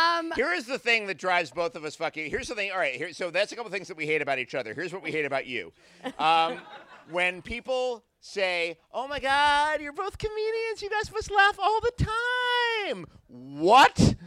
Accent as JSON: {"language": "English", "town": "New York City", "region": "New York", "country": "United States", "tie": "born or raised there", "said": "I grew up in the New York City of Ed Koch. Before I was 12, a stranger had masturbated in front of me"}